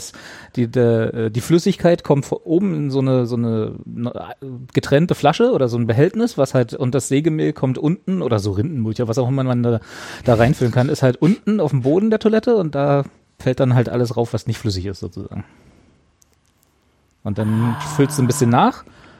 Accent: Berlin, Germany; Du kommst ja nicht mal in unser Naherholungsgebiet, das uns zusteht als Berliner.

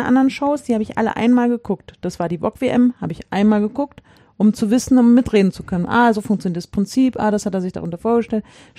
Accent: Berlin, Germany; weil ich natürlich als Berliner unbedingt gucken musste

